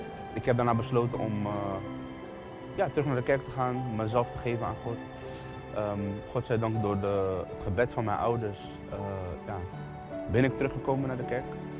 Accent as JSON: {"language": "Dutch", "town": "The Hague", "region": "South Holland", "country": "Netherlands", "said": "Ik kom uit Den Haag. Ik heb een goede jeugd gehad."}